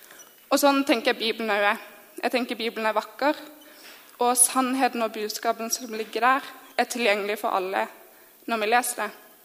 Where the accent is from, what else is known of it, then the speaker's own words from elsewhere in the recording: Southern Norway, Norway; for jeg er fra Sørland og er glad i havet.